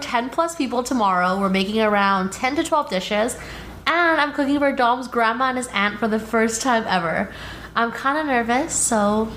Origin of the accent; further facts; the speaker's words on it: Taiwan; now in Vancouver, Canada; I'm originally from Taiwan. And Taiwan, if you've never been before, is definitely a country full of street food. Food is like the whole country's love language. So I grew up with lots of food around me. And then I moved to Vancouver